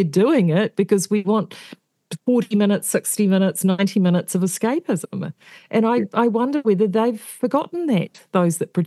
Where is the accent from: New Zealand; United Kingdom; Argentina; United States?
New Zealand; East Coast; I grew up on the East Coast. So for me, there was, I'd seen things like that. You know, that was part of how part of the culture was growing up in that part of New Zealand.